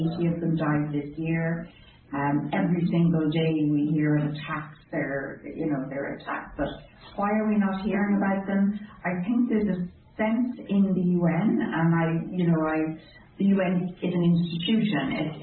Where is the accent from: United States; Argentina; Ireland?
Ireland; Drogheda, Leinster; somewhere I never thought growing up in Drogheda I could even imagine being.